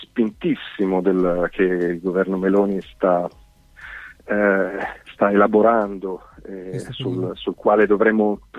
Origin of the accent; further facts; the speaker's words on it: Casale Monferrato, Piedmont, Italy; Io sono di Casale Monferrato, nella provincia di Alessandria.